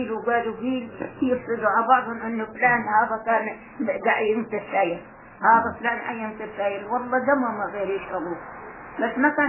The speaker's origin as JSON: {"language": "Arabic", "country": "Palestine", "moved": "yes", "said": "عقب احنا مطلعنا عاد من فلسطين"}